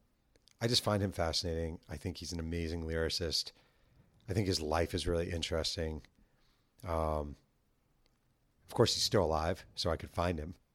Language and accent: English; New Rochelle, New York, United States; I moved here from New Rochelle, New York